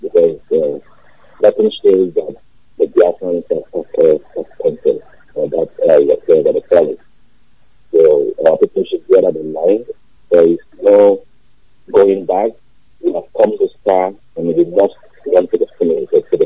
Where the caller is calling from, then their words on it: California, United States; I'm calling from California.